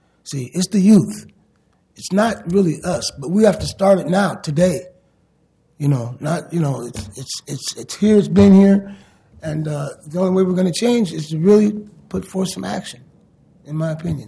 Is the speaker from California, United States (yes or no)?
no; Portland, Oregon, United States; I'm from North Portland area, Roosevelt area. Graduated from Roosevelt in 69.